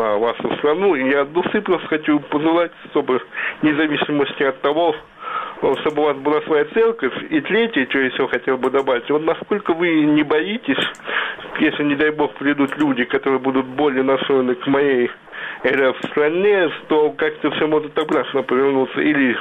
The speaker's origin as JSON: {"language": "Russian", "region": "Moscow", "country": "Russia", "said": "я просто от души, как россиянин, как москвич, хочу действительно"}